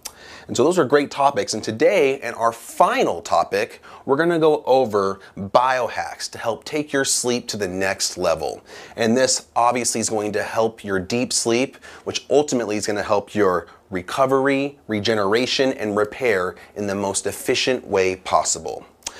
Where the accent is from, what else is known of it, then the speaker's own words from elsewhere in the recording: Seattle, Washington, United States; Since I'm from Seattle, it tends to rain a lot. So to me, it just puts me back at home.